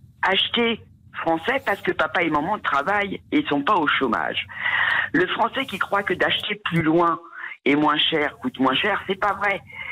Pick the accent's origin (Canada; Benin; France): France; Saint-Quentin, Hauts-de-France; puisque je suis de Saint-Quentin, donc c'était mon ancien maire et mon président de région